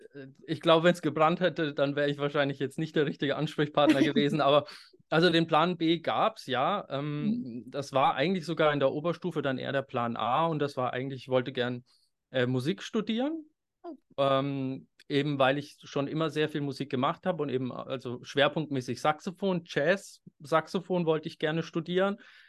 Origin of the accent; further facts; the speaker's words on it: Bavaria, Germany; ich komme ja aus dem Landkreis Bad Kissingen